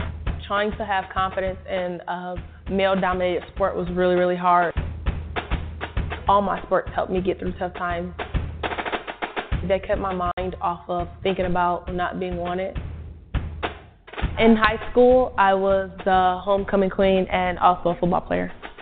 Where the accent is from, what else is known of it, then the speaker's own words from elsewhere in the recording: Detroit, Michigan, United States; I was born in Detroit, Michigan. The area I grew up in was very rough.